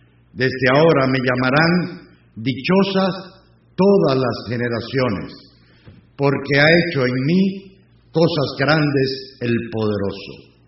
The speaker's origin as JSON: {"language": "Spanish", "country": "Cuba", "said": "desde que empezamos a existir como pueblo, como cubanos, hace ya más de 400 años."}